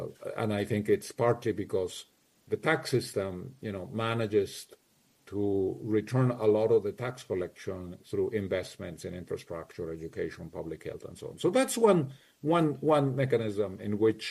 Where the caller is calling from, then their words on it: Madrid, Community of Madrid, Spain; I'm logging in from Madrid, and so for me, it is a little bit past 1:15 in the morning